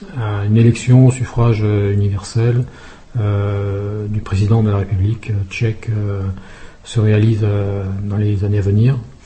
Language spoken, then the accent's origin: French; France; Moi, en tant que Français, j'aime bien discuter politique, économie.